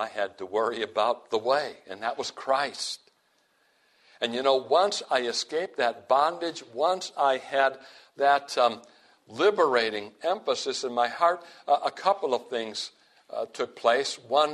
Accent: Midwest, United States; I remember the Lord impressing the Midwest on my heart in particular, maybe because I'm from the Midwest.

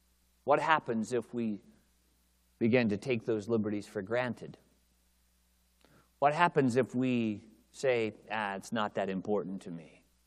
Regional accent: Tennessee, United States; I'm from Tennessee, if it's okay.

